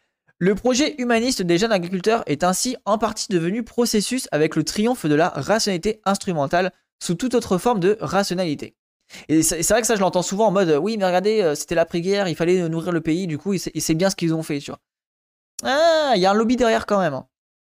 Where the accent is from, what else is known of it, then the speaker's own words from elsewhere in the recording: Hauts-de-France, France; accent: Picard; j'ai eu mon accent a beaucoup diminué, mais quand j'étais en gros en Picardie et que je suis allé à Bruxelles, les gens me le voyaient tout de suite que j'étais un campagnard, tu vois.